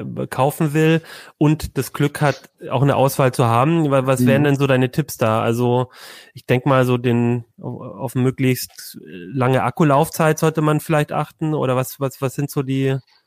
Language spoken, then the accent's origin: German; Ulm, Baden-Württemberg, Germany; Also ich komme aus Ulm zum Beispiel, und es liegt halt so im Donautal.